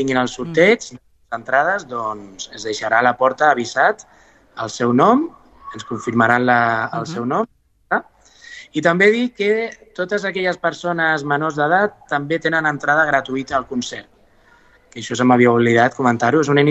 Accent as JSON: {"language": "Catalan", "town": "Rubí", "region": "Catalonia", "country": "Spain", "said": "jo també sóc de Rubí, està molt a prop."}